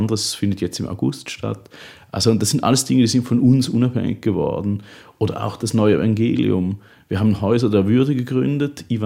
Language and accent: German; Switzerland; beispielsweise die Schweiz, ich bin Schweizer, ein Land ohne Bodenschätze